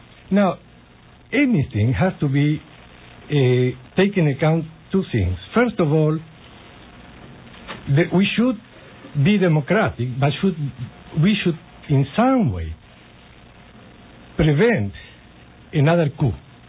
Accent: New York, United States; from Long Island

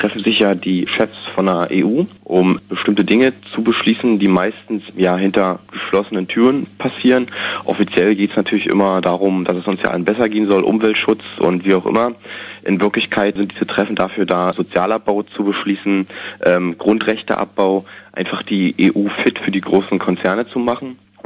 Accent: East Germany, Germany; Also ich bin halt in der DDR groß geworden

